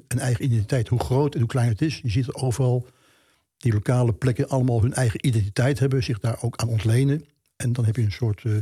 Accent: Belfeld, Limburg, Netherlands; also born or lived in Emmen; ik kwam uit Belfeld, dan had je een probleem. Ik heb in Emmen gewoond.

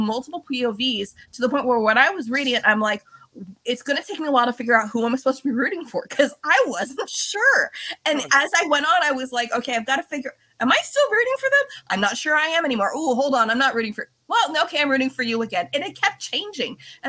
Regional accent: California, United States; I grew up in California, but my family's from Pennsylvania

